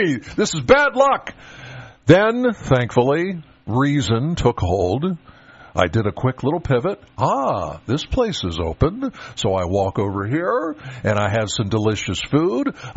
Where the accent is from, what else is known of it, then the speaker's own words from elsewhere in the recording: Penns Valley, Pennsylvania, United States; Now, I'm from Penns Valley, all right, and I go to church in Spring Mills.